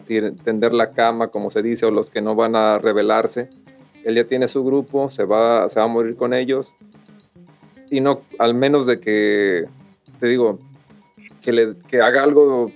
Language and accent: Spanish; Mexico; ¿qué nos queda más a nosotros como los como mexicanos? O que apoyamos a la selección mexicana